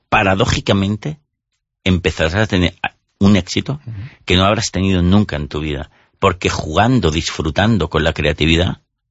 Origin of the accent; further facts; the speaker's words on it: Barcelona, Catalonia, Spain; Tú sabes que yo soy barcelonista, soy de Barcelona